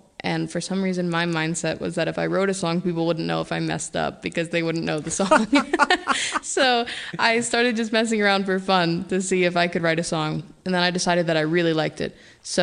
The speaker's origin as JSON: {"language": "English", "town": "Pittsburgh", "region": "Pennsylvania", "country": "United States", "tie": "born or raised there", "said": "Sure. I grew up in Pittsburgh. I went to North Allegheny High School, and I'm currently a student at Slippery Rock University studying creative writing."}